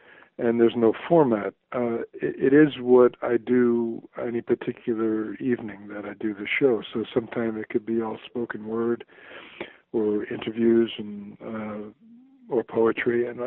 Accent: New York, United States; I used to listen to that station growing up. That was I lived in New York. I'm originally from New York, and that was freeform radio has kind of always been close to my heart.

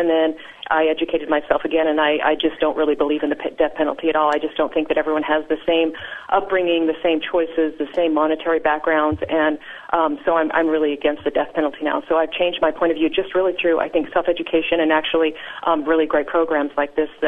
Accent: Utah, United States; I was originally from Utah.

